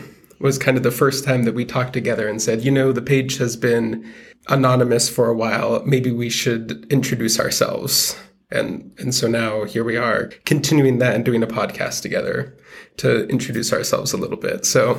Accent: California, United States; So I am, of course … I am a chemical engineering major here at BYU. And I grew up in California, the Central Valley area.

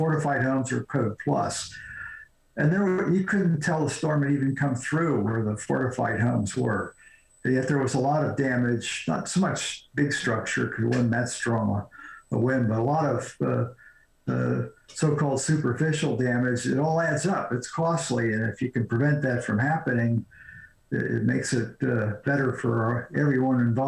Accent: Delaware, United States; And I grew up in Delaware, so we're flying up and down the beaches, and I'm saying, well, look at that, I was there.

